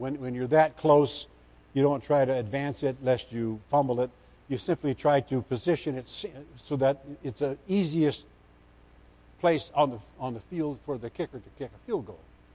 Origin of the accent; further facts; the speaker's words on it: Iowa, United States; I grew up in Northwest Iowa, and Iowa has no pro sports teams